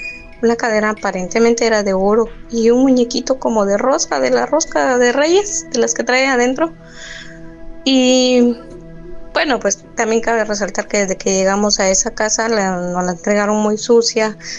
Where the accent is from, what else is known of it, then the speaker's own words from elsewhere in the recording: Guatemala; now in Cancún, Mexico; soy de Guatemala, pero estoy en México, aquí en Cancún. Tengo 10 años de estar acá.